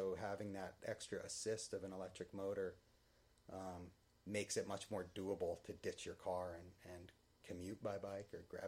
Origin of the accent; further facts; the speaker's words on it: Round Top, New York, United States; and I are big mountain bikers and have been growing up in Round Top. We moved into the Catskill location.